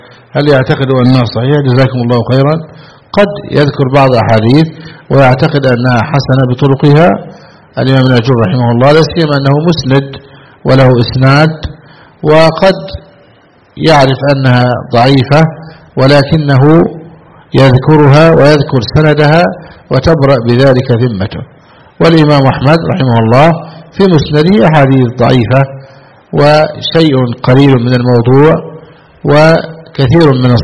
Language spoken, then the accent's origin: Arabic; Egypt; كما في بلدنا مصر مثلا 2.5%، لا مانع